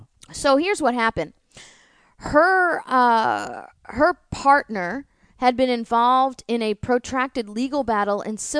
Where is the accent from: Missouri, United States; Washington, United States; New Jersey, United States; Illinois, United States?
Missouri, United States; St. Louis; My parents, I grew up in St. Louis, and Missouri actually has had a couple dead people on the Democrat ticket run for office.